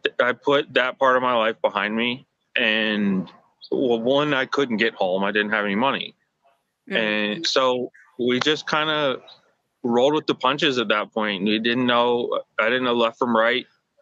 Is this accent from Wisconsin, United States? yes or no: no; Greensboro, North Carolina, United States; also born or lived in Charlotte; So I was born and raised in Greensboro. I went off to college in Greenville, and then I went to law school in Charlotte. So I've been in North Carolina my whole life.